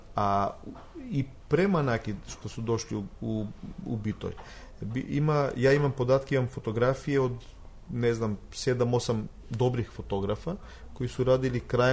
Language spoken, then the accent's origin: Serbian; North Macedonia; Pa, nažalost, i kod nas u Makedoniji i ovde kod vas u Srbiji mi nemamo još muzej fotografije.